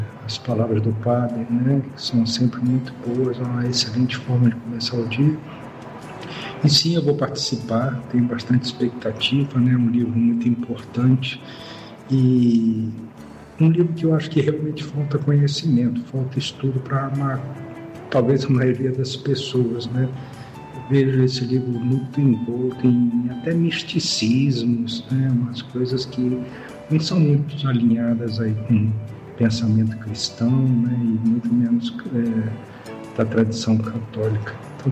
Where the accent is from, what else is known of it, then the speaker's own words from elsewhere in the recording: Itatiba, São Paulo, Brazil; eu sou de São Paulo, da cidade de Itatiba.